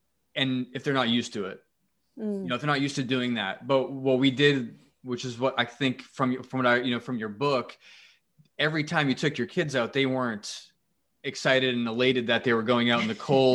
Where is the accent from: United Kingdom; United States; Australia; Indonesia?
United States; New England; also born or lived in Florida; I grew up in New England, and half my life was in overcast, cloudy days, because that's just how it is up there.